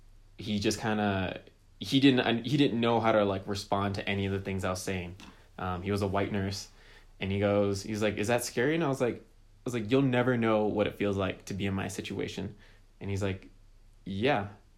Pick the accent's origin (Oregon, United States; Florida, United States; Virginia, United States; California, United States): California, United States; born there; I was born here legally. I was born in California. my dad came over. My mom was born in San Francisco.